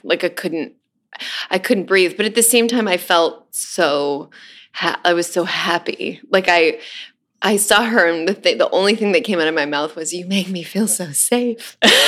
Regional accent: New York, United States; I don't know from country music. I grew up in New York, right?

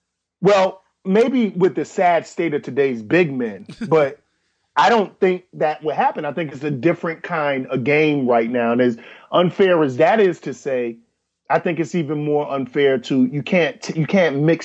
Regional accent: New York, United States; I'm a New Yorker. I love my city. I bleed my city.

